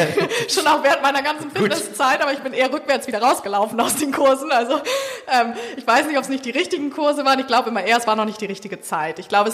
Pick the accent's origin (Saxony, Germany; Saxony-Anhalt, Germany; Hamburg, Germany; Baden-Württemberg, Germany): Hamburg, Germany; Ja, ich bin gebürtig aus Hamburg tatsächlich